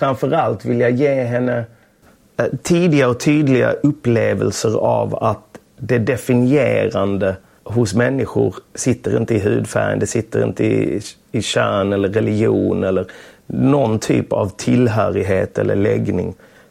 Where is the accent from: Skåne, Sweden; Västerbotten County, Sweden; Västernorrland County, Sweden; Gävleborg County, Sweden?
Skåne, Sweden; Lund; Tunaskolan i Lund. Jag började där i klass 1. Jag kom från Östra Torn där det fanns barn och vuxna.